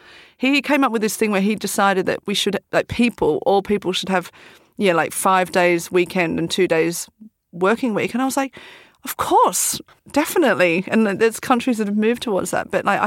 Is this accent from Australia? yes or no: yes; Australia; I'm from Australia, so definitely.